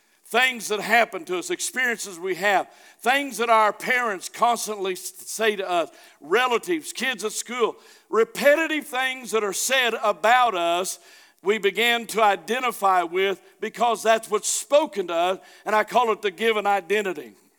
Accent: Hollister, United States; I grew up 10 miles south of her. She was raised up here. I was raised in Hollister.

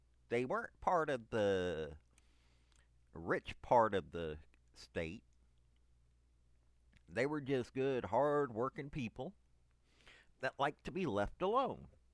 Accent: Tennessee, United States; Growing up in East Tennessee, there were families that squabbled with each other.

